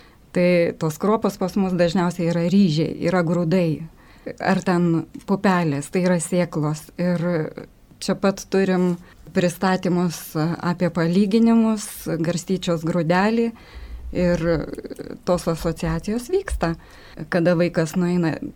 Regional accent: Kaišiadorys, Kaunas County, Lithuania; Aš pati esu iš Kaišiadorių ir labai turiu didelį palaikymą ten.

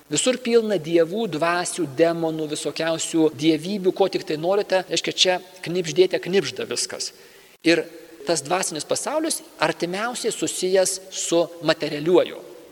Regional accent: Suvalkija, Lithuania; Aš esu suvalkietis savo kilme ir aš esu labai praktiškas.

